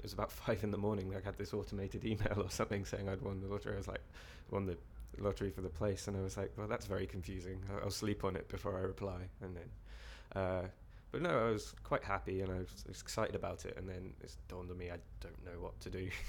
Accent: Glasgow, Scotland, United Kingdom; I'm 24 and I'm from Glasgow.

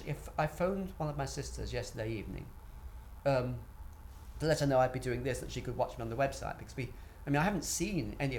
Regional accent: Finsbury Park, London, United Kingdom; accent: middle class; Very close to where I live now. I grew up in Finsbury Park. And at that time, it was an extremely poor working class area, and mine was an extremely poor working class family.

